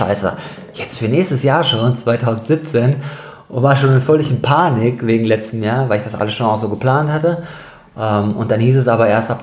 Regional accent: Darmstadt, Hesse, Germany; moved away as an adult; now in Cologne, Germany; Genau, also ich komme ursprünglich eigentlich aus Darmstadt, gar nicht aus Köln. Und bin hier nur zum Studium 2005 hergekommen.

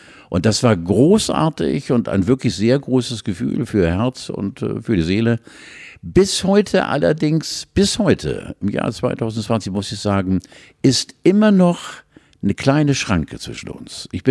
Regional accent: Stargard, West Pomeranian Voivodeship, Poland; born there; Ich bin Zoni, ich bin geboren in Stargard, bei Stettin, also ich bin der Pole.

